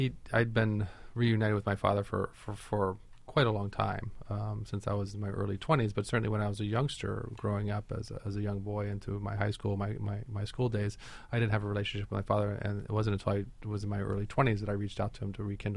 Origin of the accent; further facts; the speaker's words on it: California, United States; I come from Northern California.